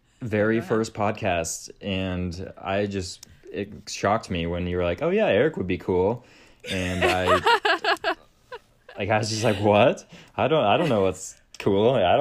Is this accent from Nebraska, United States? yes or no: yes; Nebraska, United States; now in Oregon, United States; Okay, so I grew up in Nebraska, born and raised high school, went same town, same hometown.